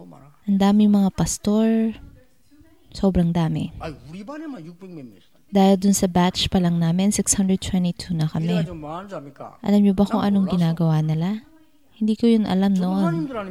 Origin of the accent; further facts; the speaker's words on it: Busan, South Korea; Tagalog is a second language; Dahil sa mga taga probinsyano kami, taga Busan